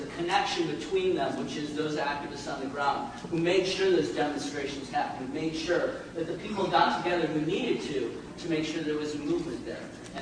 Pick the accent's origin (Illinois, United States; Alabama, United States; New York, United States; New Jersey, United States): Illinois, United States; Chicago; I'm from Chicago